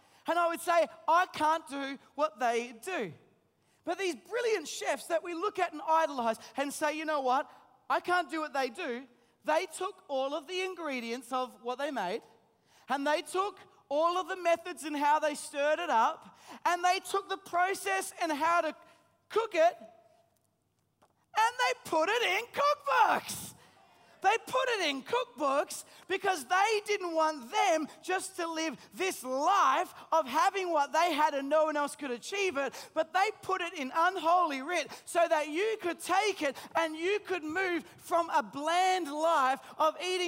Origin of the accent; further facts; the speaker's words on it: Australia; We're so Aussie, aren't we?